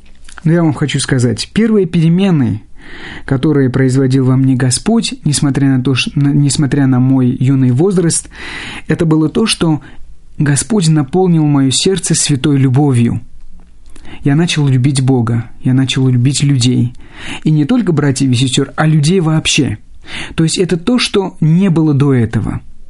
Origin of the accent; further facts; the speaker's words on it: Armenia; first language Armenian; Russian is a second language; now in Moscow, Russia; я тогда не мог даже разговаривать на литературном армянском языке, только знал свой диалект, который многие не понимают.